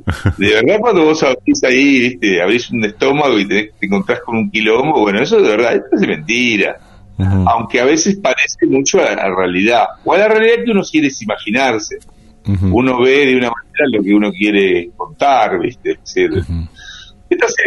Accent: Las Flores, Buenos Aires Province, Argentina; cuando le comento que soy de Las Flores

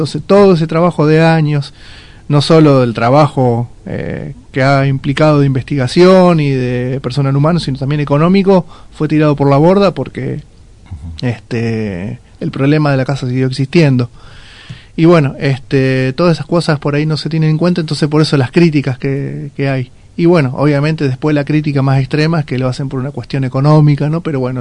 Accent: Argentina; yo estoy viendo que como argentinos somos bastante complicados con el tema cartelería

